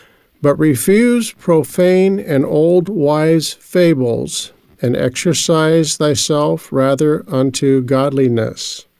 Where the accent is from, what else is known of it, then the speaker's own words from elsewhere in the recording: Albuquerque, New Mexico, United States; I'm from Albuquerque, New Mexico.